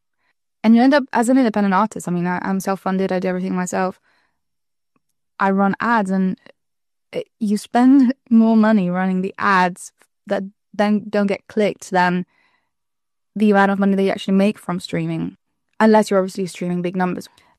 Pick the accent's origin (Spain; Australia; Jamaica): Spain; near my hometown in Spain.